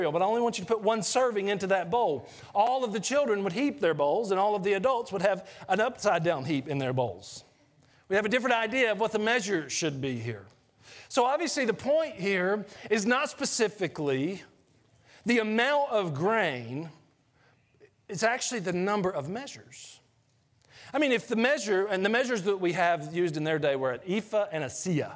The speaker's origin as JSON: {"language": "English", "region": "Georgia", "country": "United States", "tie": "born or raised there", "said": "When I grew up in Georgia, I did landscaping when my wife and I first got married"}